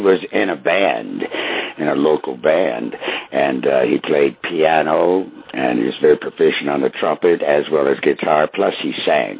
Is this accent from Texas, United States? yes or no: no; Wichita, Kansas, United States; born there; also born or lived in Pratt / St. Louis / Bakersfield; Well, I was actually born in Wichita, Kansas, but as I say, my dad turned minister from musician to a minister when I was like 3 years old.